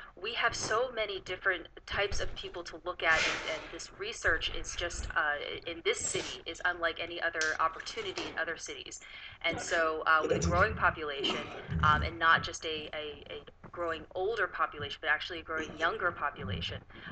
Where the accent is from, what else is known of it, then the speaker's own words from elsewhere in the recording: New Jersey, United States; now in Miami, United States; I grew up in South Jersey, so I'm particularly happy to have him on our panel.